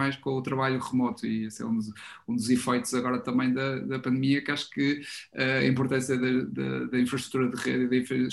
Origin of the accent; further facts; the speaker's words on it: Porto, Norte, Portugal; moved away; also born or lived in Germany; vários sítios, mas depois aterrámos, entre aspas, no Porto, e vivi a maior parte da minha infância e juventude no Porto, antes de ir para a Alemanha.